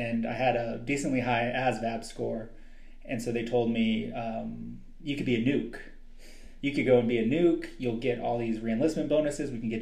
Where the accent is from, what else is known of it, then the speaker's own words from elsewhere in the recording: South Dakota, United States; I'm one of 5 people you'll ever meet from South Dakota.